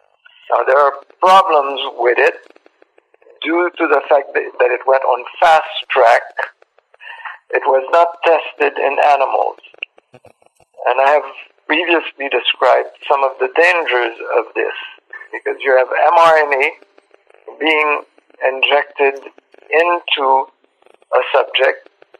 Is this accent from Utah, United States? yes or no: no; Florida, United States; I am from Florida. I studied at the University of Florida